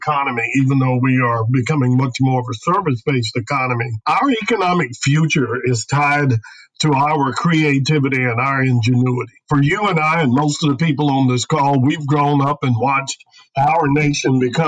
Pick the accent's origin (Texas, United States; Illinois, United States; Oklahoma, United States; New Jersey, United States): Texas, United States; David, I think, and I want to be careful because we are from Texas, is such a large state.